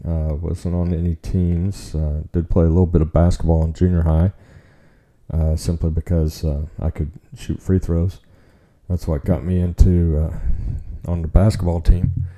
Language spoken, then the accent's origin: English; Dallas, Texas, United States; also born or lived in Oklahoma City; I was born in Oklahoma City, believe it or not. My family moved around, maybe not a lot, for not being military, but we ended up spending most of our time in Texas, in the Dallas-Fort Worth area